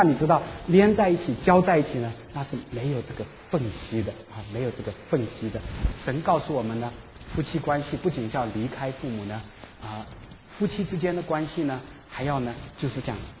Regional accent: China; 我们中国人就是什么呢，如果太太生气了以后，要首先想到的是什么呢？回娘家

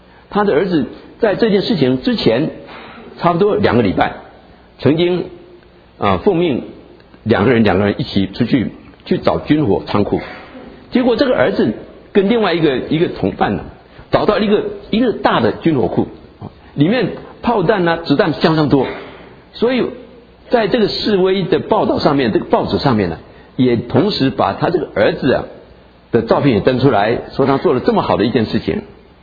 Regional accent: China; 我们中国人说我们的家乡是我们的祖先给我们的

